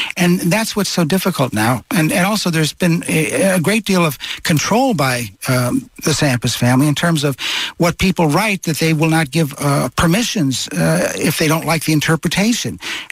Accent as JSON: {"language": "English", "region": "Midwest", "country": "United States", "said": "when I was from kid from the Midwest."}